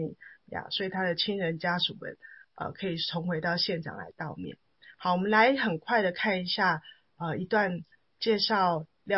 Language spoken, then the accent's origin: Chinese; China; 所以我们中国人常常讲说大难之后必有后福